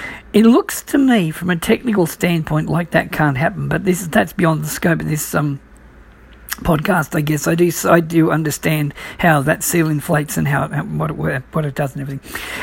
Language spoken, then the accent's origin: English; Australia; as an Australian, we shorten things, like, as in we call football footy